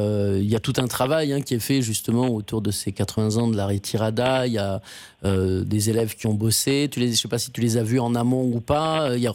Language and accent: French; France; accent: French; Excuse-moi, j'ai un accent français, je sais jamais où mettre l'accent tonique quand j'essaye de parler espagnol